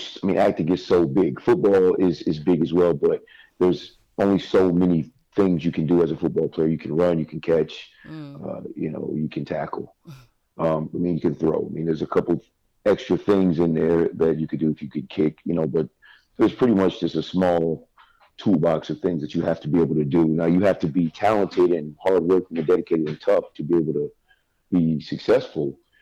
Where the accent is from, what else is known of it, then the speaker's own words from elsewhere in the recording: Virginia, United States; now in Miami, United States; I'm from Virginia, but my permanent residence is in Miami.